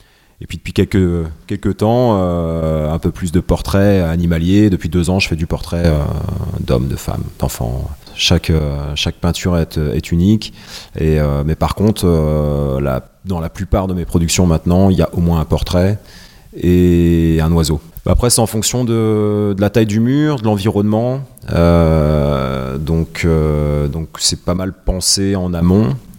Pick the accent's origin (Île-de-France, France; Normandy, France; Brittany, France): Brittany, France; Rennes; Ouais, du coup, Rennes, c'est la ville où j'ai grandi, où j'ai commencé le graffiti. Donc, je suis parti de France pendant 15 ans. Et quand je suis revenu il y a 3 ans, c'était pour moi une évidence de revenir à Rennes